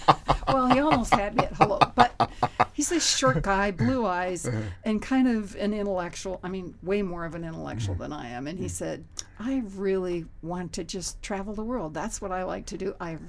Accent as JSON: {"language": "English", "town": "Hollywood", "region": "California", "country": "United States", "tie": "born there", "said": "I was born in Hollywood."}